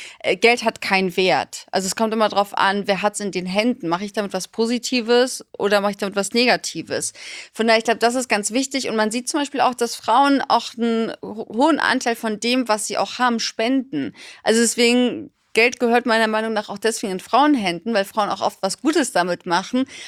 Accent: Munich, Bavaria, Germany; ich komme aus München

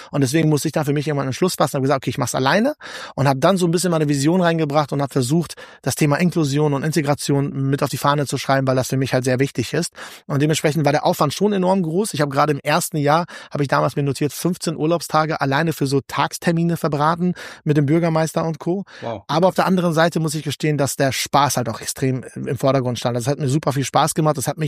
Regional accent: Germany; ich kann zwar ein bisschen Russisch, aber ich bin kein Russe. Ich bin Deutsch mit Migrationshintergrund.

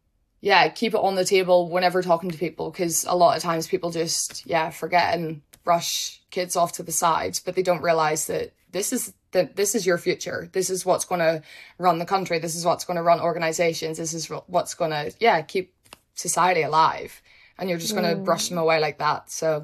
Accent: Ireland; I'm ginger and I'm Irish.

